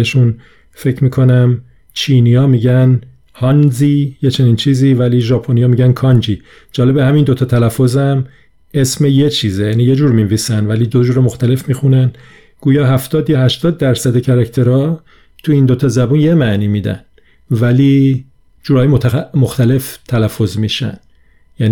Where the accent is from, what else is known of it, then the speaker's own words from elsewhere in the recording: Lahijan, Gilan, Iran; accent: northern; also born or lived in Tehran; من خب اصلم از لاهیجانه، از گیلانه و تابستونا میرفتیم گیلان، بعد که برمیگشتم تهران معمولا لهجم تحت تاثیر اون دوره‌ای که تو شمال بودم یه مقدار عوض میشد.